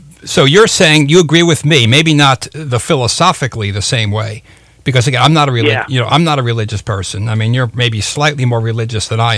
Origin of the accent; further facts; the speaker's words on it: United States; I'm an American. I'm a capitalist.